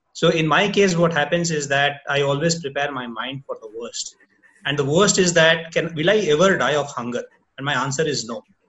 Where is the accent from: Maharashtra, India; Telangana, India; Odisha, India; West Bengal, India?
Odisha, India; first language Odia; English is a second language; So outside of my mother tongue, which is Odia, and of course, English, Hindi is something that we've learned.